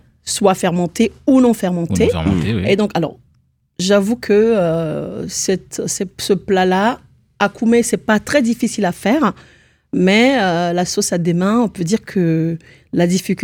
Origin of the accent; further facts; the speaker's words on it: Lomé, Maritime, Togo; moved away as an adult; now in France; suis donc d'origine togolaise, résidant en France depuis deux bonnes décennies. Donc j'ai passé toute mon enfance à Lomé, précisément au Togo, et une partie de mon adolescence également. Et donc je suis arrivée en France pour des études universitaires.